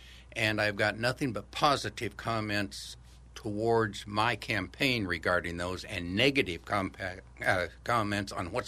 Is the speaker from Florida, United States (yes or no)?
no; Eagle Point, Oregon, United States; Background, I was raised down in Southern Oregon, Eagle Point